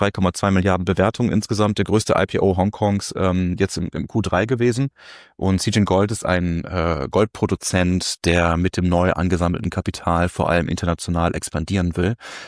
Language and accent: German; Göttingen, Lower Saxony, Germany; born there; Oder sogar Landkreis Göttingen, mein Geburtsort.